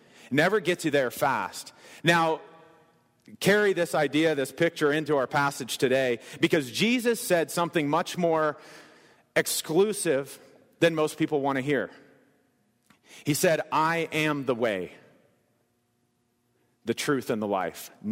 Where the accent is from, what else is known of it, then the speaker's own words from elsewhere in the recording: Kentucky, United States; I remember looking at maps in Kentucky, growing up in Kentucky